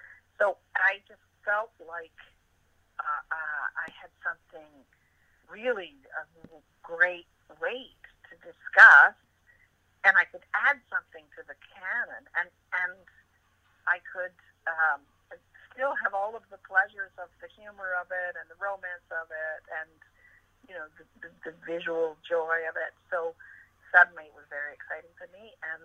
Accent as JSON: {"language": "English", "country": "Canada", "said": "I felt like that character almost represented me as a Canadian vis-a-vis England"}